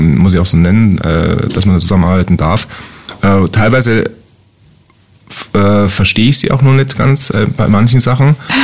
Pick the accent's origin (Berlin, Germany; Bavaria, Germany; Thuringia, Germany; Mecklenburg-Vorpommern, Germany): Bavaria, Germany; ich komme auch aus Oberbayern, also das ist alles irgendwie schon auch meins.